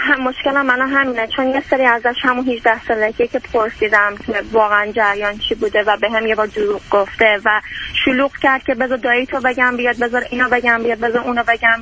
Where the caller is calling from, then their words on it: California, United States; از کالیفرنیا، اورنج کانتی.